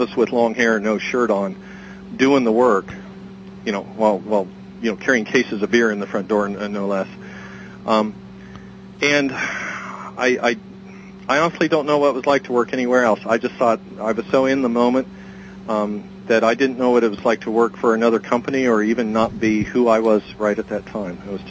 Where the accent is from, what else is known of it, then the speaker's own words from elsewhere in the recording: New Jersey, United States; oh crap, I'm from Jersey.